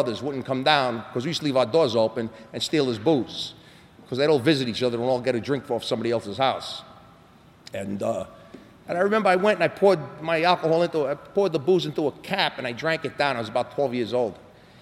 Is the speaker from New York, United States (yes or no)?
yes; New York City, New York, United States; accent: New York; I was brought up in New York, and you know that. You know, you can tell by my accent.